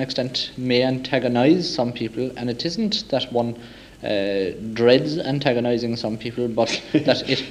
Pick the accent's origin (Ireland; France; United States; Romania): Ireland; However, being Irish, it was impossible without taking some stand on the thing.